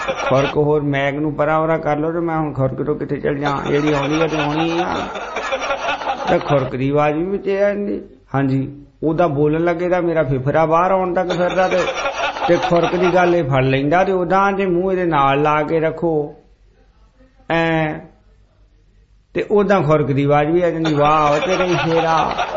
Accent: Kartarpur, Punjab, India; ਤਾਂ ਜੀ ਮੇਰਾ ਪਿੰਡ ਸ਼ਤਰਾਣੇ ਲਾਗੇ ਕਰਤਾਰਪੁਰ ਆ।

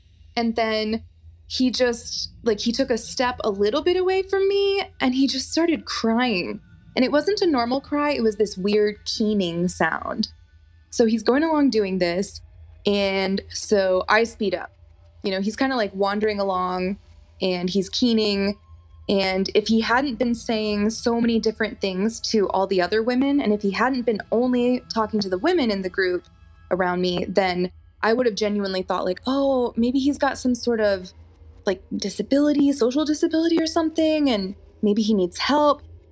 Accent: Austin, Texas, United States; I am from Austin, Texas.

